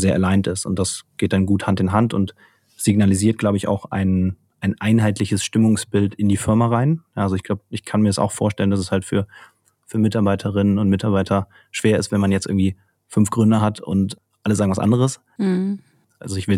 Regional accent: Cologne, North Rhine-Westphalia, Germany; Genau, also wir sind beide aus Köln

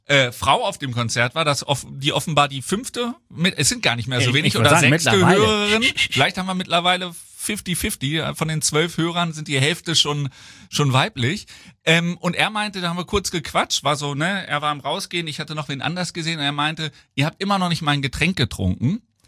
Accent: Hanover, Lower Saxony, Germany; fahre ich mal zu Denko Jones nach Braunschweig in die verbotene Stadt als Hannoveraner.

